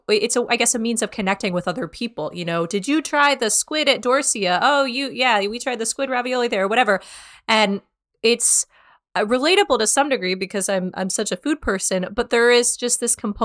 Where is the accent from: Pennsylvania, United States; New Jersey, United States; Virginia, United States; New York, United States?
New York, United States; one thing that was really striking to me as a New Yorker